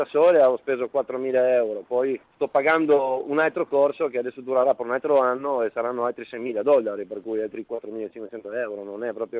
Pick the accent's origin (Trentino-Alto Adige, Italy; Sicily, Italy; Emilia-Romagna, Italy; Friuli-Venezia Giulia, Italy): Friuli-Venezia Giulia, Italy; Muggia; now in Australia; Sono di Trieste, esattamente, di Muggia, proprio l'ultima città prima della Slovenia.